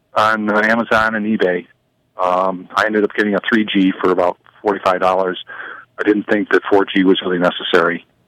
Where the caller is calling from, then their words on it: Penfield, New York, United States; Hey, Penfield.